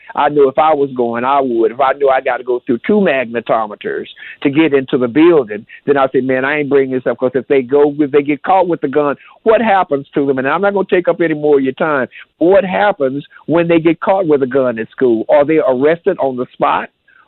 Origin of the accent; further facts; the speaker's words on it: the South, United States; You know, I come from the South, and people had kids because they know they was going to need them kids to work in them fields